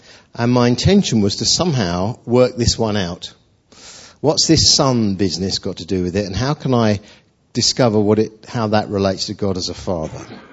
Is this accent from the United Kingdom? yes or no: yes; England, United Kingdom; moved away as an adult; now in New Zealand; Well, I'm an Englishman in New Zealand, right? I've been there for 4 years. So the English in me is still quite prevalent.